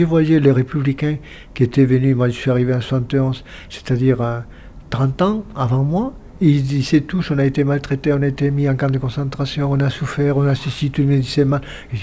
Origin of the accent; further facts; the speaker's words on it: Galicia, Spain; now in France; Les deux, mais plus galicien, parce que quand je parle espagnol, vous le sentez, j'ai un accent.